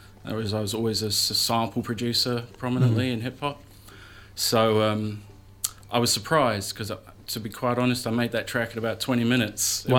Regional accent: London, United Kingdom; Well, I'm from London originally, and there's a big hip-hop scene there, obviously.

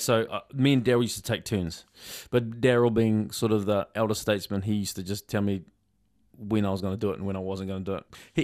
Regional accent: Papakura, Auckland, New Zealand; So, you know, I'm from Papakura.

